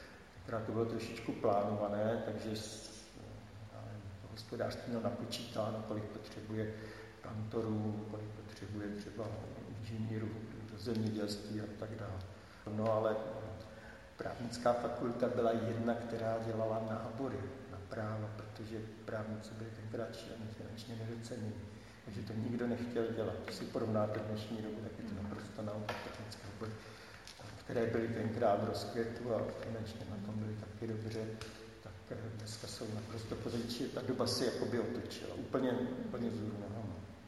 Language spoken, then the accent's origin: Czech; Prague, Czechia; tak jako rodilý Pražák jsem zvolil Brno